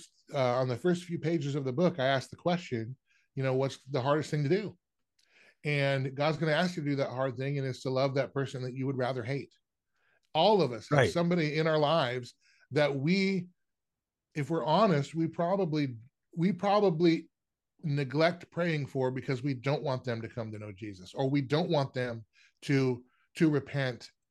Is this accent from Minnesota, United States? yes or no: no; Washington, United States; now in Florida, United States; I'm originally from Washington State, down in Florida now, but this is up in Washington.